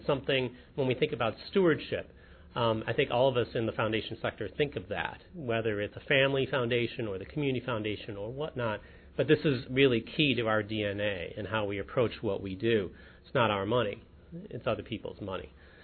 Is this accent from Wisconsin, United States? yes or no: no; Buffalo, New York, United States; also born or lived in Los Angeles; now in Syracuse, United States; You moved here from Los Angeles? I was like, I grew up in Buffalo.